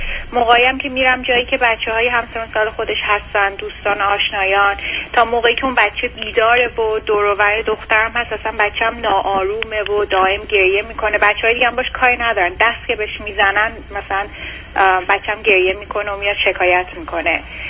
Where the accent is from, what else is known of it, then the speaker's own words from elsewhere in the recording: Iran; now in United States; ما حدود 4 سال از ایران اومدیم امریکا